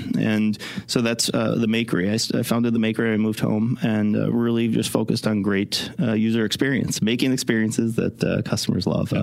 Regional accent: Minnesota, United States; I'm from Minnesota

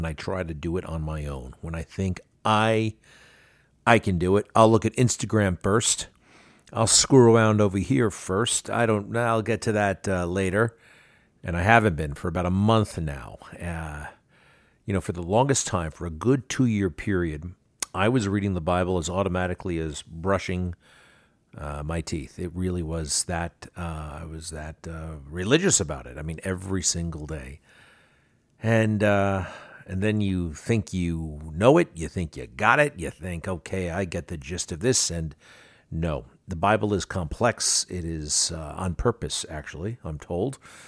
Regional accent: Garden City, New York, United States; Garden City is my hometown. Not only did it pivot over Garden City, it put its wing on the top of the Garden City Hotel and really pivoted around the hotel.

